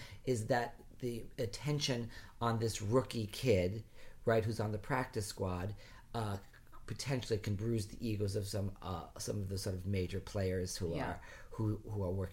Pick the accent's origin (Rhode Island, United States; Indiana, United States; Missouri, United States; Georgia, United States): Rhode Island, United States; I grew up in Rhode Island, which is supposed to be this, like, Yankee, you know, liberal New England.